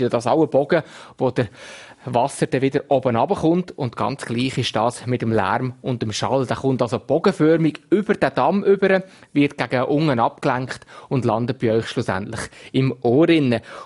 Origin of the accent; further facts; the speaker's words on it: Solothurn, Switzerland; Und ich selber bin in Solothurn aufgewachsen.